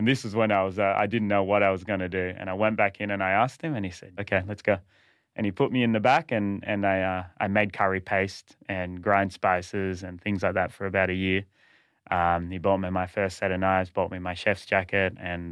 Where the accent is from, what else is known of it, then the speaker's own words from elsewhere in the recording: Mullumbimby, New South Wales, Australia; oh, hi, I'm from Mullumbimby and I want to work here